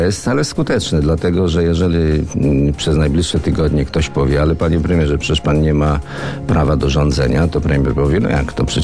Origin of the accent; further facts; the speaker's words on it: Żyrardów, Masovian Voivodeship, Poland; ja się wychowywałem na proletariackim, żeradowskim podwórku, gdzie taki język był dość powszechny